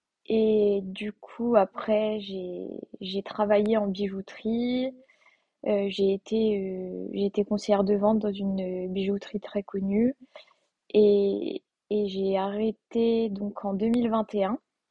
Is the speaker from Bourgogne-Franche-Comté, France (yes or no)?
yes; Bourgogne-Franche-Comté, France; J'ai 27 ans. Je suis originaire de Bourgogne et maintenant, j'habite dans le Pas-de-Calais.